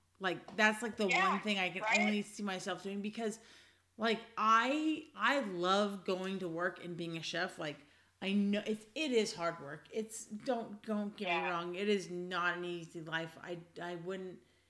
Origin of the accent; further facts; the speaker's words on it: California, United States; Like, I'm born and raised in California, but, like, I've been in other parts of the country